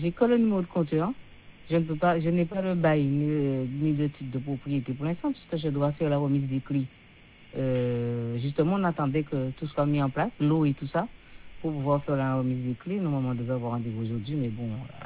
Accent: Trois-Rivières, Quebec, Canada; Parce que moi, je suis de Trois-Rivières.

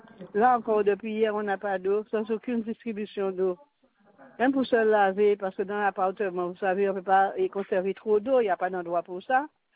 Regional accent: Guadeloupe; mais on discute en tant que Guadeloupéen.

